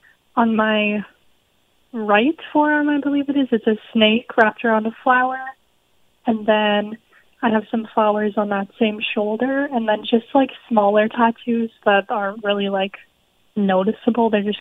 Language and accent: English; Regina, Saskatchewan, Canada; So I am originally from Regina, Saskatchewan.